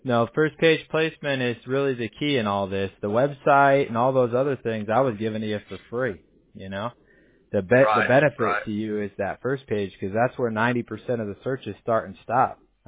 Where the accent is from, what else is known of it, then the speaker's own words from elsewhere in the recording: California, United States; I grew up in Southern California.